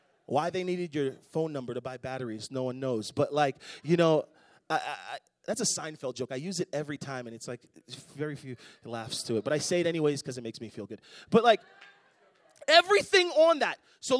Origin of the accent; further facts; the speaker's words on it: East Coast, United States; I'm from the East Coast, so they were a nickel for a long time there.